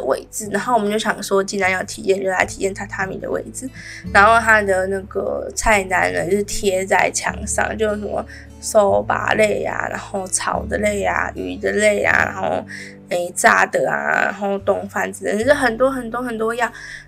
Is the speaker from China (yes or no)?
no; Taiwan; 我好像只说我是台湾人的，因为我那时候就只会说我是台湾人